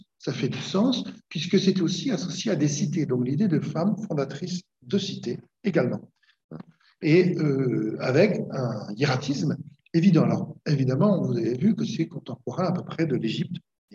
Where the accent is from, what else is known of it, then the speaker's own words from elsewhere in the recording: Brittany, France; Moi, en plus, je suis armoricain, je suis breton.